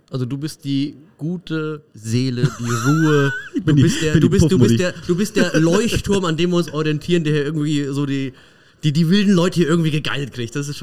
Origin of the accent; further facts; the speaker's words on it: Bavaria, Germany; aber Diepholz gibt es sogar bei uns im Allgäu in Ort